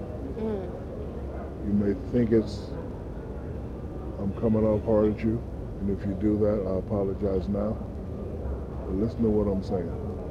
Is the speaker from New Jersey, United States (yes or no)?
yes; Newark, New Jersey, United States; Yeah, I'm from Newark.